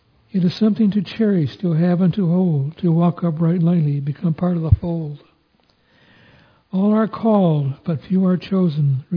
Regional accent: Oxford, Michigan, United States; also born or lived in Davidson, Michigan; My dad had built a new house for my mother in Metamora, Michigan, I was born in Davidson, Michigan, but I was raised in Oxford, Michigan. That's where I grew up.

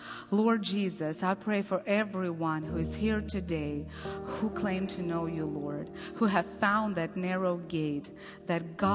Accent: Russia; English is a second language; I grew up, again, in Russia. I'm bringing that way too much, as if you can't tell. But so I was born in Russia

